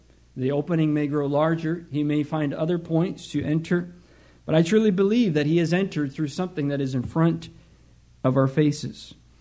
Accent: Michigan, United States; Okay, where I grew up in Michigan, there are hills, but the ski slope that was closest to us was actually a landfill.

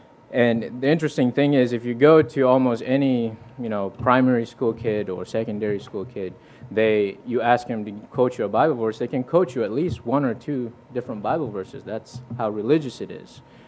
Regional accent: Fiji; I was born and raised in Fiji. It's down in the South Pacific. And growing up there, it is a very religious culture

